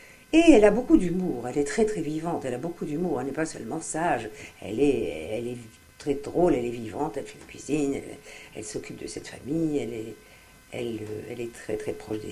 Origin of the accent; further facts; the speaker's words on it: Algeria; born there; Je suis née en Algérie